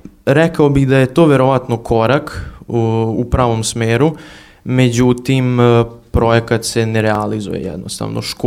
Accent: Zrenjanin, Vojvodina, Serbia; ali želim da ostanem, pošto ovo je ipak moj rodni grad, ovde imam mnogo porodice, prijatelja i slično

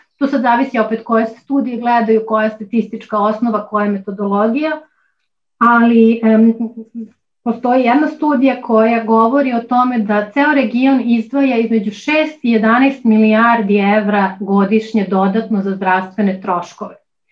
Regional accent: North Rhine-Westphalia, Germany; moved away; Ja sam odrasla u Nemačkoj, u Ruškoj oblasti, odmah do jednog grada, u jednom gradu pored Dortmunda

